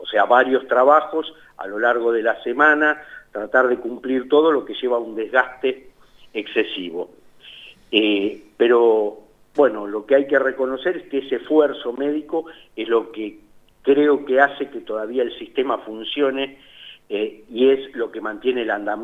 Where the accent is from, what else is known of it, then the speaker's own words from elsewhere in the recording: La Plata, Buenos Aires Province, Argentina; now in General La Madrid, Argentina; Yo estoy en General La Madrid trabajando, si bien soy originario de La Plata, me recibí acá en La Plata y hice la residencia acá. En el año 93 empecé a trabajar en General La Madrid y ahí hice toda mi vida asistencial.